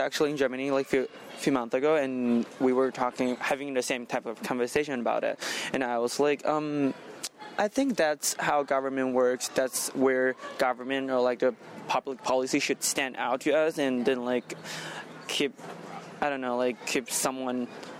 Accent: China; English is a second language; No. I don't think so, because I was, like, born and raised in China, and, like, I had a lot of, like, pressure from, like, academic and everything like

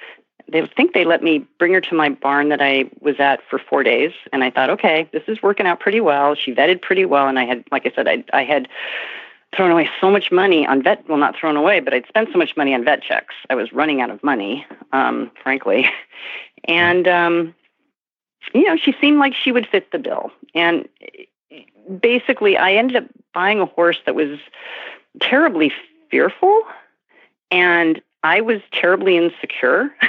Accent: Santa Monica, California, United States; where I grew up in Santa Monica, California, and had access to Will Rogers State Park

